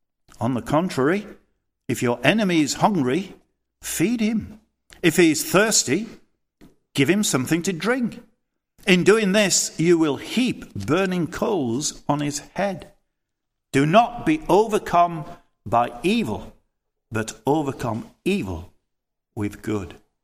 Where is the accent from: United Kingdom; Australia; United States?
United Kingdom; Thornhill, Yorkshire and the Humber; We all thought it was growing up in Overthorpe Estate in Thornhill.